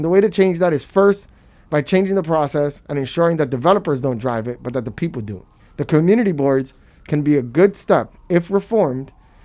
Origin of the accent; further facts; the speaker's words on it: Brooklyn, New York, United States; growing up in Williamsburg, I would have never thought that I would be in a position that I am now to be able to represent the entire borough of Brooklyn.